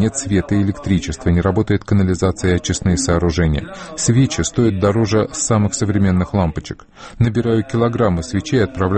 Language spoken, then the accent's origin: Russian; Aleppo, Aleppo Governorate, Syria; Мой родной город Алеппо в развалинах.